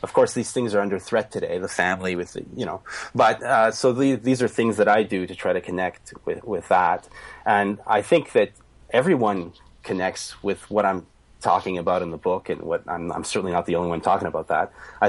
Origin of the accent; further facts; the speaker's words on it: Canada; you know, like I'm French Canadian. So, I mean, my ancestors, all they did was get together in kitchens and sing songs.